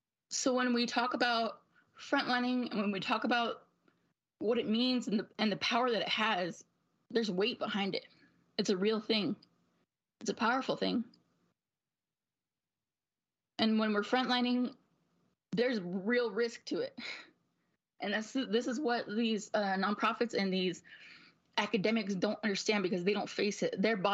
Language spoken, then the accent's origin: English; Duck Valley, United States; I come from the Duck Valley Shoshone Paiute Reservation